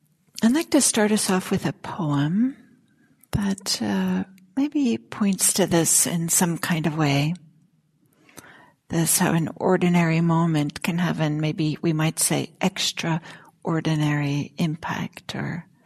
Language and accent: English; California, United States; just being a Californian, right? Here in the Bay Area, I don't see snow that often.